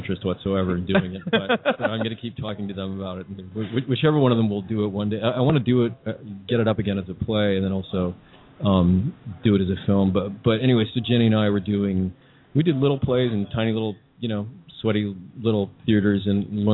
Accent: Connecticut, United States; also born or lived in England; We're sort of New Yorkers. I grew up in Connecticut and what used to be a farm, and lived in England for a while with my dad.

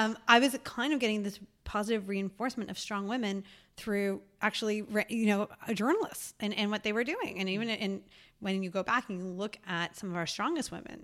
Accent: Canada; I am Canadian.

